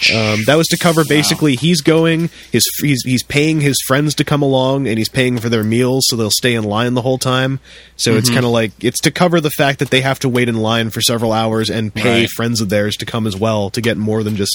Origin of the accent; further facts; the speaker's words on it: Canada; No, I'm Canadian.